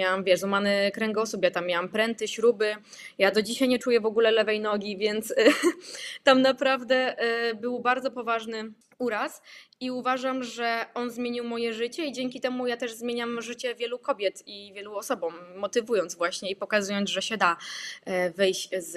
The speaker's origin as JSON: {"language": "Polish", "town": "Oleśnica", "region": "Lower Silesian Voivodeship", "country": "Poland", "tie": "born or raised there", "said": "W Oleśnicy, tutaj cały czas, gdzie mieszkam."}